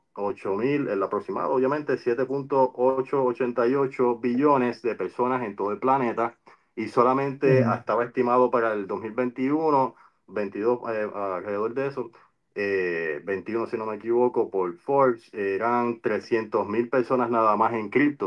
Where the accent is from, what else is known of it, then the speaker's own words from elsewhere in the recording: Puerto Rico; first language Spanglish; Como soy boricua, yo soy de los que que mi primer idioma es Spanglish